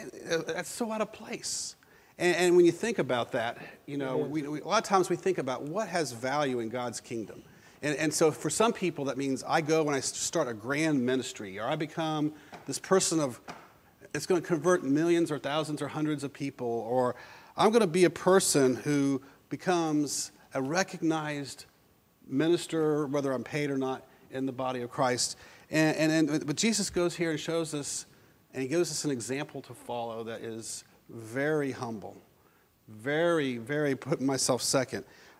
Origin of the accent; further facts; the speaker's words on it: Florida, United States; I remember when I first came to the state of Alabama, I was born and raised in Florida, and I remember the first time I came to Alabama